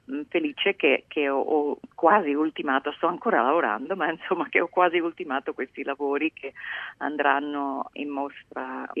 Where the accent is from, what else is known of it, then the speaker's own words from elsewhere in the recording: Abruzzo, Italy; born there; visto che io sono abruzzese di origine, sono nata in Abruzzo e tutti i miei parenti anche